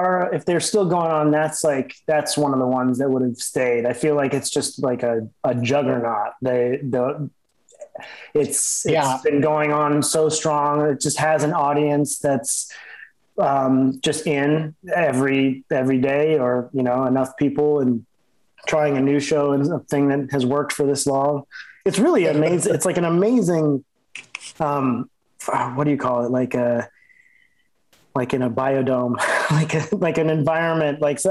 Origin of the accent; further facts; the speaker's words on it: Los Angeles, California, United States; I guess growing up in Los Angeles, there's not that yeah. many old buildings.